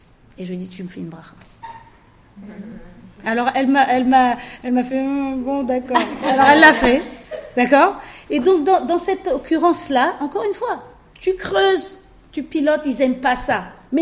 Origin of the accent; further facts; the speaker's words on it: Tunisia; Bon, je suis tunisien.